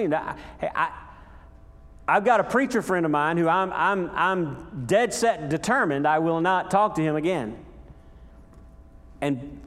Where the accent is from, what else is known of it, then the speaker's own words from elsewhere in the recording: United States; Because, like you, I'm American. I am a patriot. I am a veteran.